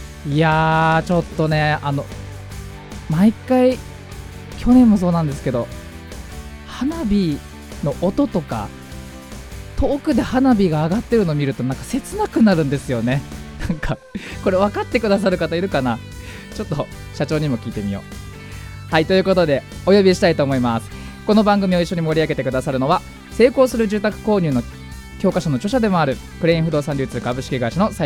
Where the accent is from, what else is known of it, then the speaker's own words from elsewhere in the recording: Fujisawa, Kanagawa, Japan; この番組は藤沢出身の俳優タレントとして活動する … と、藤沢出身のハートフルをモットーとする動産屋さん…社長による藤沢ラバーコンビでお送りする地元密着番組です。